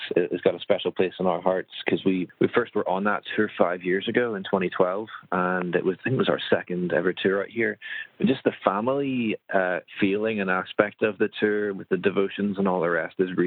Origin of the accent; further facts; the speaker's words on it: Ireland; Well, I mean, we're all from Ireland, which I'm assuming people perhaps would know.